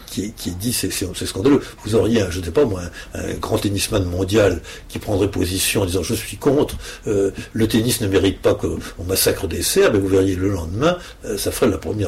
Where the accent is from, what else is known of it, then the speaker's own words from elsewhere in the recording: Brittany, France; je suis un Breton, donc vous comprenez, je monte à la capitale, mais je n'y vote pas.